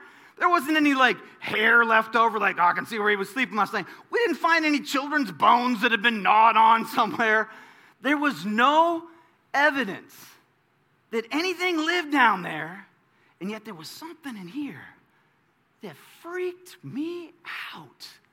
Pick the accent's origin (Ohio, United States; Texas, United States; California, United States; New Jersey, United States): New Jersey, United States; My basement, people, I grew up in New Jersey in our basement down there.